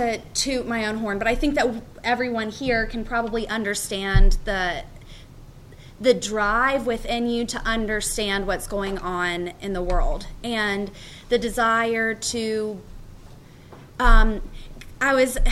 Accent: West Virginia, United States; So anyway, I grew up in West Virginia, and it's a struggle to stay and a guilt trip to leave

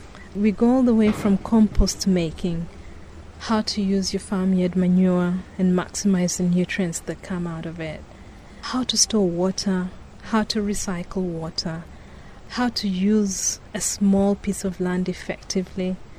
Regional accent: Rift Valley, Kenya; And that took me back home. I come from the Rift Valley, and I've gotten a lot from the women there, from the older people there.

